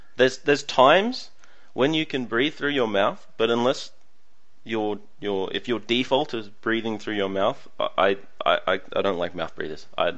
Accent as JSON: {"language": "English", "country": "Australia", "said": "I don't think it has anything to do with being Australian. I think it more has to do with an accent."}